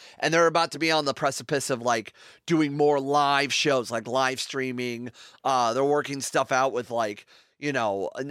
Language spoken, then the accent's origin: English; Ohio, United States; which is around where my hometown is, about 3 hours southeast of me. In Ohio